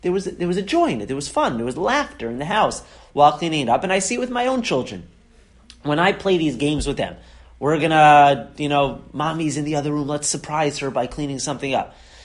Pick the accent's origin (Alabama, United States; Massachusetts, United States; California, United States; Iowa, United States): Massachusetts, United States; Boston; We don't have those in Florida. But growing up in Boston, we had a basement.